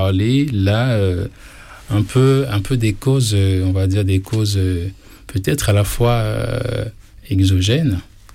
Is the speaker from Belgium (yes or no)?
no; Haiti; moved away as an adult; now in France; quand j'étais en Haïti, parce que il faudrait dire que en fait j'arrive en France en 2012 pour des études, mais bien avant, je suis né en Haïti, j'ai grandi en Haïti, et très rapidement après mes études en Haïti